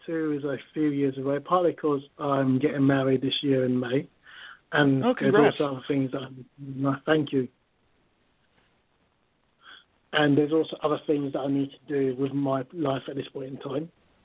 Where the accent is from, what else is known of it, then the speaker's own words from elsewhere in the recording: London, United Kingdom; Okay, so I was born in London. I'm from, my origin is Nigeria. And I grew up in East London, spent some time in Kent.